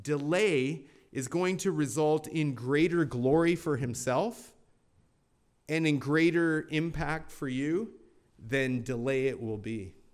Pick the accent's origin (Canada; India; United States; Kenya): Canada; Now, as a Canadian who's married to a Southerner